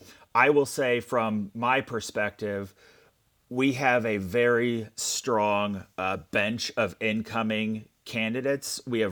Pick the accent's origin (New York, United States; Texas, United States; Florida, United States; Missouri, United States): Missouri, United States; Springfield; which attaches, you know, my hometown of Springfield to yours there in St. Louis